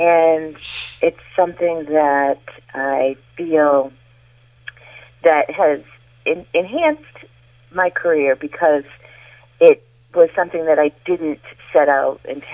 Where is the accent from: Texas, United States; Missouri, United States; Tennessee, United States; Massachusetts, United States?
Massachusetts, United States; I am a lifelong Massachusetts North Shore resident, so I'm sure my accent will come through a nice way today.